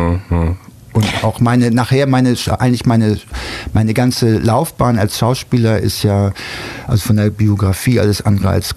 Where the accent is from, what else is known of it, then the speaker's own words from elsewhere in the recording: Hamburg, Germany; now in Berlin, Germany; Ich bin ja 1982, habe ich dann rüber gemacht nach West-Berlin und ich habe eigentlich den Großteil meines Lebens ja in Berlin verbracht.